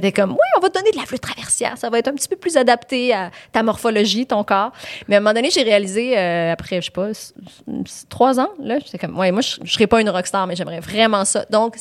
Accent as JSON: {"language": "French", "town": "Montreal", "region": "Quebec", "country": "Canada", "tie": "born or raised there", "said": "Oui, j'ai grandi à Outremont."}